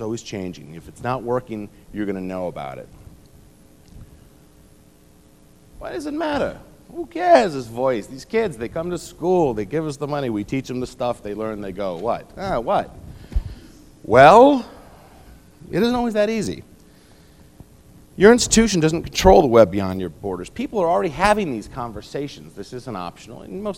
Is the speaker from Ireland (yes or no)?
no; Ithaca, New York, United States; I grew up in Ithaca, New York, and was at Ithaca College for 8 years.